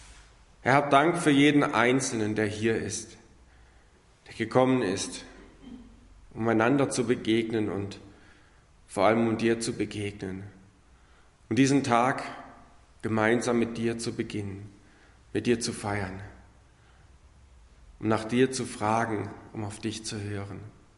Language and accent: German; Aach, Germany; Ich komme aus Aach, bin beruflich als Wirtschaftsprüfer tätig und eben sonntags als Predikant.